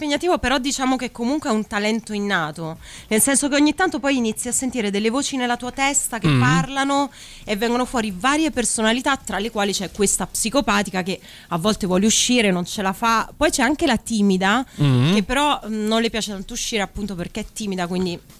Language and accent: Italian; Cesenatico, Emilia-Romagna, Italy; also born or lived in Naples; io sono nata a Napoli, però sono cresciuta in Cesenatico e sono là.